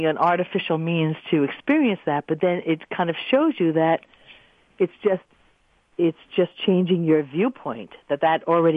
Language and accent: English; Long Island, New York, United States; I was brought up on Long Island in a Jewish family that also Judaism was more about family and bringing people together and celebrating holidays than really the religious aspect of it.